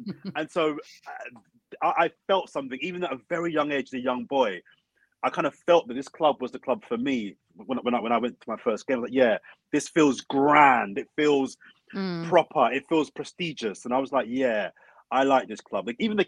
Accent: London, United Kingdom; So I'm from South London.

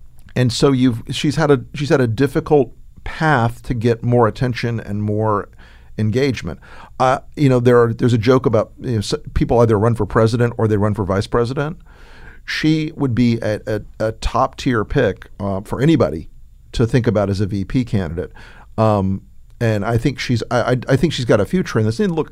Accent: Tampa, Florida, United States; And by the way, I'm from Tampa originally.

